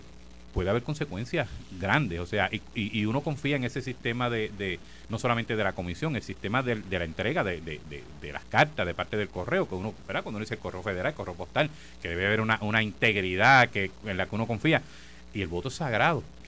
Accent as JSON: {"language": "Spanish", "town": "Corozal", "country": "Puerto Rico", "said": "como decimos los que somos de campo, usted de Comerío, yo soy de Corozal"}